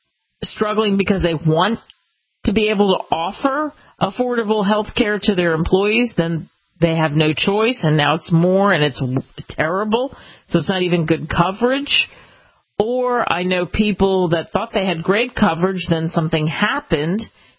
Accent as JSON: {"language": "English", "country": "United States", "said": "And I remember the cab driver saying to me, I don't know why, where are you from, lass? America. Then by the time he heard my accent, oh, of course, going back to the U.S., eh? Yep."}